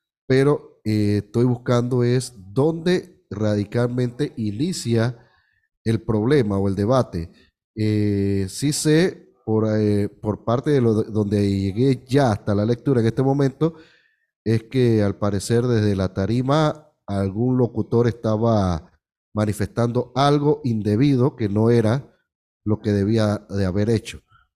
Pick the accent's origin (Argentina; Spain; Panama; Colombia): Panama; es lo que debería hacernos sentir orgullosos de las raíces que tenemos como panameños